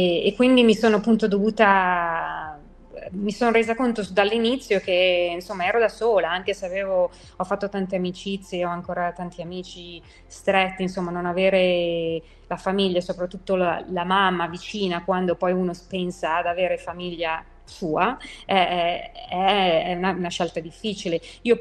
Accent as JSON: {"language": "Italian", "town": "Voghera", "region": "Lombardy", "country": "Italy", "tie": "born or raised there", "said": "sono cresciuta vicino a Pavia, in una cittadina abbastanza piccola, Voghera, e facevo la pendolare per 5 anni tra Pavia e Voghera"}